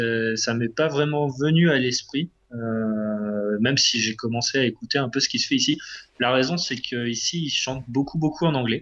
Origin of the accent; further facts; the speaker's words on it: Rennes, Brittany, France; J'ai fait mes études à Rennes et c'est un petit peu là que, quand je me présente, je dis que je viens de Rennes.